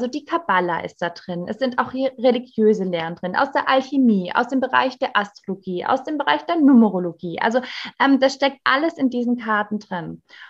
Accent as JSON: {"language": "German", "region": "Southern Germany", "country": "Germany", "said": "Und ich komme aus Süden Deutschland, also ich wohne zwischen Esslingen und Stuttgart mit meiner Familie."}